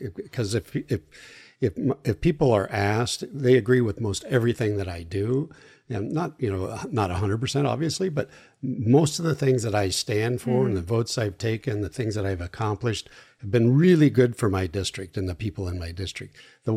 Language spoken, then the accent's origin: English; Washington, United States; You know, I'm from there. I'm born and raised in the Yakima Valley.